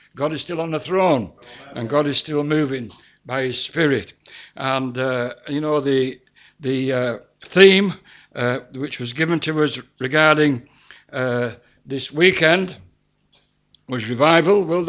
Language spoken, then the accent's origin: English; Wyresdale, North West England, United Kingdom; And we was brought up in Wyresdale, just the other side of the Trough of Borland. So the ground is very familiar to us.